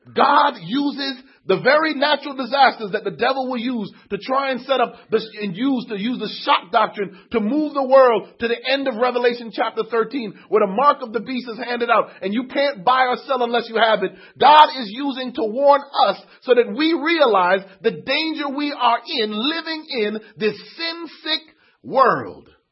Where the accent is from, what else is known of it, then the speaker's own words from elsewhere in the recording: Connecticut, United States; born there; I am a very patriotic American. I was born in the Constitution State. And in Connecticut, in the Constitution State, you have to understand the Constitution.